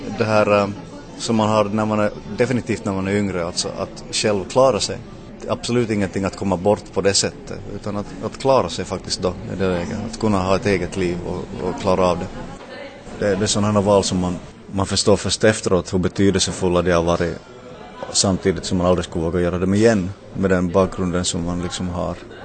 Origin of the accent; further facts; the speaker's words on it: Jakobstad, Ostrobothnia, Finland; also born or lived in Larsmo; Jag är uppvuxen i Jakobstad, Larsmo. Jakobstad till 20 års ålder. Och sen har jag växt upp i Larsmo sen dess. Skrev studenten 88 här i Jakobstad. Och sen i väg till Sverige tillbaka.